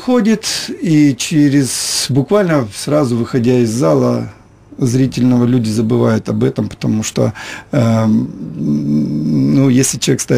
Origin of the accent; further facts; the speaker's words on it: Simferopol, Crimea, Ukraine; я впервые снимался в городе Симферополе, в родном городе.